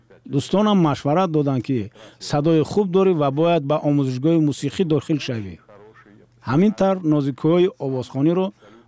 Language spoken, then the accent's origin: Persian; Molotovabad, Tajikistan; also born or lived in Regar; حدودی 5 سال کودکیم در ملوتوواباد گذشت و بدتر به ریگر کوچ بستیم. در تاجیکستان 4 شهر بود که در آنها اساساً روستاباران زندگی میکردند. به همین خاطر از سالهای باخشه کودکان رفتنم من تنها به زبان روسی معاشرت میکردم.